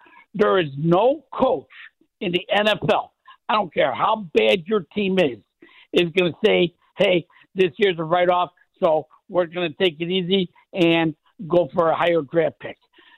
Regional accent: Chicago, Illinois, United States; now in Las Vegas, United States; I live in Las Vegas, but I was born and raised in Chicago, and I'm a lifelong Bear fan.

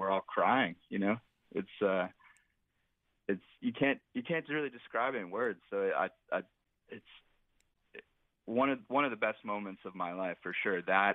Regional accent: Philadelphia, Pennsylvania, United States; I grew up in, you know, growing up in Philly, played jazz at the Kimmel Center and Chris's Jazz Cafe downtown.

